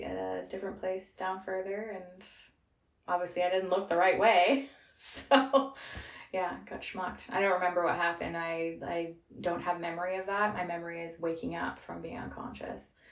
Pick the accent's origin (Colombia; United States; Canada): Canada; As a Canadian, even the police report, they didn't take me seriously.